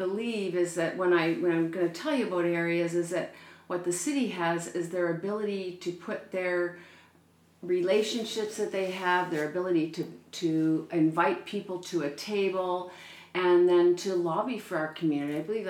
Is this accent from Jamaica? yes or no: no; Ontario, Canada; now in Prince Rupert, Canada; I've been in the community for about 35 years. I came from Ontario, and I came here after working and traveling in a few other provinces and 2 other territories.